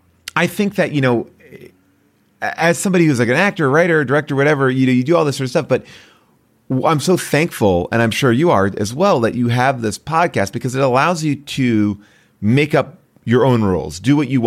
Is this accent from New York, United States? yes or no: yes; New York, United States; I grew up in the East Coast in New York.